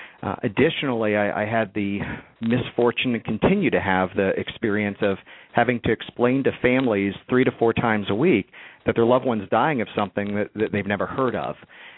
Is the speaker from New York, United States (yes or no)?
no; Cincinnati, Ohio, United States; I grew up in Cincinnati, Ohio, as a product of a middle-class family